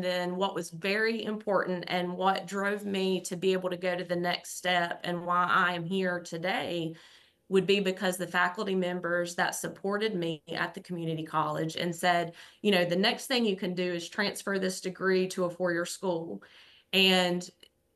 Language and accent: English; Morganton, North Carolina, United States; So growing up, I'm from Morganton, North Carolina. I'm born and bred in Western North Carolina and a proud North Carolinian.